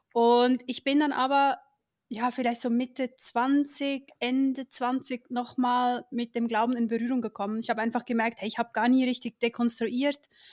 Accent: Switzerland; Ich bin aufgewachsen in der Schweiz in einer Krishona, was man das kennt. Vielleicht so an der Grenze zu Deutschland kennt man das noch. Und dann bin ich mit 16 Jahren bin ich raus

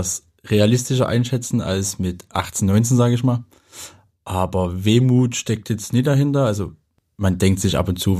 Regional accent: Freital, Saxony, Germany; in meiner Heimatstadt

